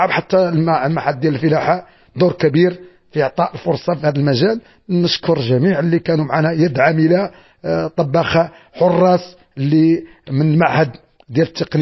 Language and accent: Arabic; Morocco; لأن نحن مغاربة بصفة عامة